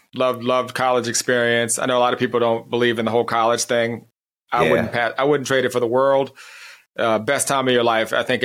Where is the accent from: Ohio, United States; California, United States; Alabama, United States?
California, United States; I'm from Southern Central. California. From Southern California.